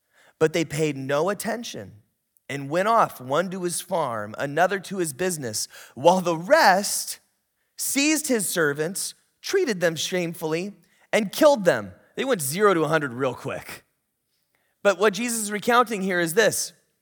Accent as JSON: {"language": "English", "region": "Oregon", "country": "United States", "said": "And I'm from Oregon, so I think, you know, Oregon rules are as long as you're in the water, you're not on someone's private property."}